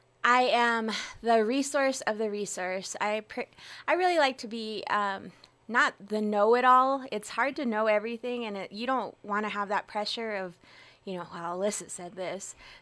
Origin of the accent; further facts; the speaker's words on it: Farmington, New Mexico, United States; I am from the Farmington, I'm living in the Farmington area, but my grandparents are from the Mitten Rock area.